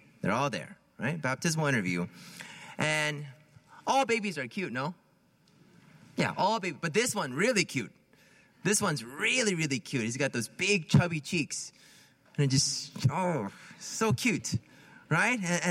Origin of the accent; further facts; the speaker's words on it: Palo Alto, California, United States; growing up in Palo Alto, and I don't know. It seems like everybody's spoiled up there